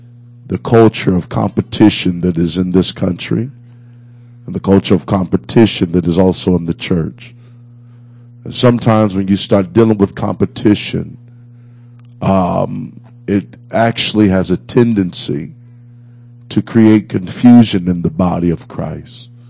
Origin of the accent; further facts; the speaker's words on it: Indianapolis, Indiana, United States; I'm not from here. I'm from Indianapolis. I'm just a preacher.